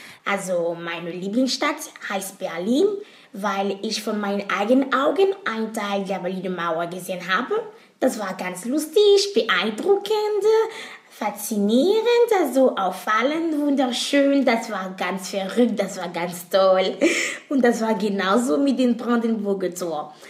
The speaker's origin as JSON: {"language": "German", "country": "Côte d’Ivoire", "second_language": "German", "said": "stamme aus Elfenbeinküste. Ich bin in 2000 geboren und ich lerne Deutsch seit 5 Jahren, weil diese Sprache mir sehr gefällt."}